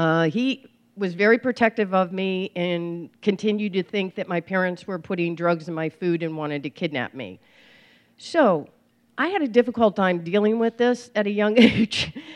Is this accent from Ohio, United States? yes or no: no; Peoria, Illinois, United States; And I grew up in Peoria, Illinois.